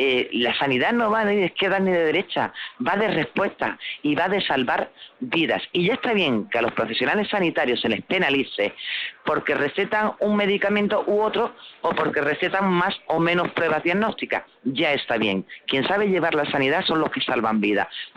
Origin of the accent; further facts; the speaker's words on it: Huelva, Andalusia, Spain; Mire, yo soy de Huelva y llevamos 15 años esperando tres chares.